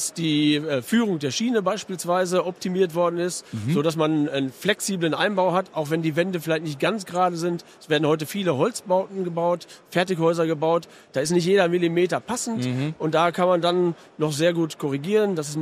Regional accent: North Rhine-Westphalia, Germany; wir sind aus dem Sauerland

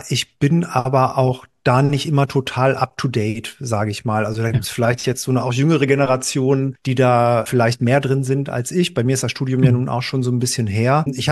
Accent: Bielefeld, North Rhine-Westphalia, Germany; now in Hamburg, Germany; Ich bin jetzt hier in Hamburg. Ich komme ursprünglich aus Ostwestfalen, aus Bielefeld. Habe da auch meine ersten Musikerfahrungen.

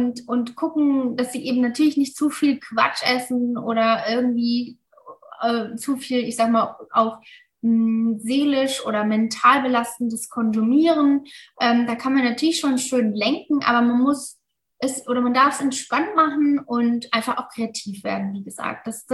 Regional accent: Mainz, Rhineland-Palatinate, Germany; wir sind aus Mainz eigentlich und Tram-Trabach ist eine Stunde entfernt.

